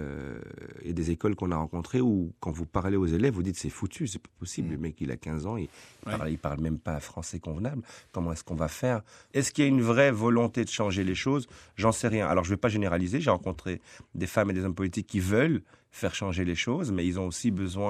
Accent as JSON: {"language": "French", "town": "Schaerbeek", "region": "Brussels", "country": "Belgium", "said": "Et donc, moi, j'ai encore de la famille, je viens de Schaerbeek."}